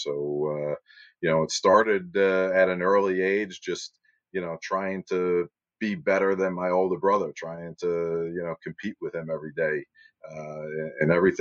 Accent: Oceanside, New York, United States; I am near my hometown in Long Island, New York. I live in Garden City now, grew up in Oceanside

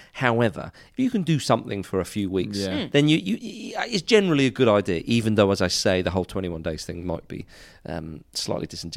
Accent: England, United Kingdom; Because we're English. And we pronounce J's.

